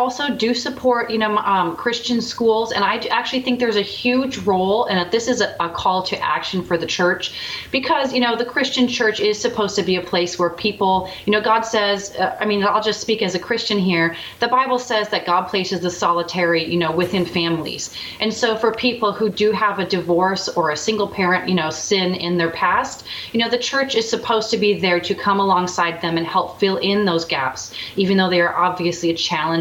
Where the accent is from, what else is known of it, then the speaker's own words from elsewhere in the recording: Midwest, United States; you know a good number of them as a Midwesterner